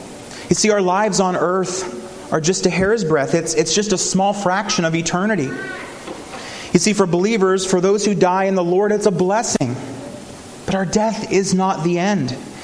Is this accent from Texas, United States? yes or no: no; Huntingdon, Pennsylvania, United States; In 2005, in my hometown, which is Huntingdon, Pennsylvania, it's in central Pennsylvania.